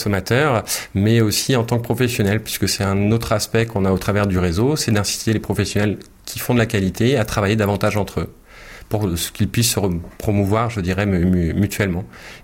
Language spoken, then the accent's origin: French; Brittany, France; je suis breton, et valoriser ma région fait partie des choses, je dirais, qui sont inscrites en moi depuis que je suis tout petit.